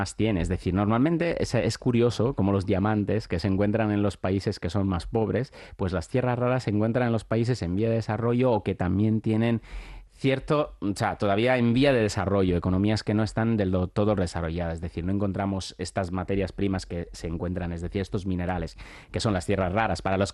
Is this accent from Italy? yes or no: yes; Italy; también te digo, como italiano también